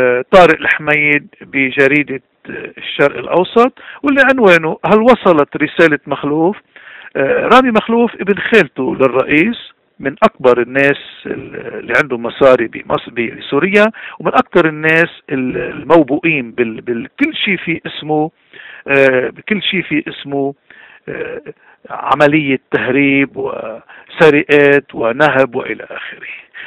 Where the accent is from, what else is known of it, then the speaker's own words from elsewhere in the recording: Lebanon; ما بيوم طلع خرطوشي وحدة إلا ضدنا نحن كلبنانيين